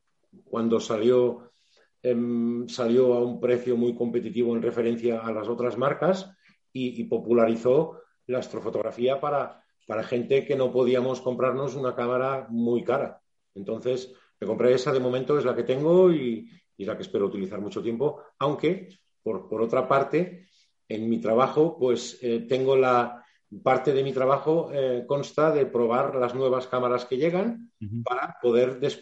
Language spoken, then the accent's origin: Spanish; Catalonia, Spain; yo me crié en el Delta del Ebro y encima no me crié en el núcleo urbano, sino me crié en las afueras, muy lejos, o sea, a unos cuantos kilómetros del núcleo urbano, y en los 80